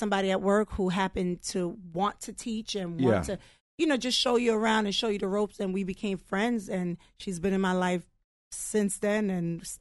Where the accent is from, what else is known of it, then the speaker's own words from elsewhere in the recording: Brooklyn, New York, United States; moved away as an adult; I am from Brooklyn. Yes, I rep Brooklyn.